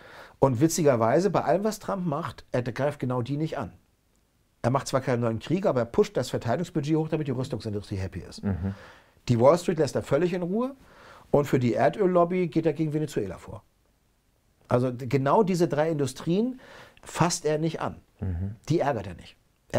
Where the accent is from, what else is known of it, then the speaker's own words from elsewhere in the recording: Northern Germany, Germany; Ich bin ja aus Norddeutschland, Hamburg-Kiel da oben.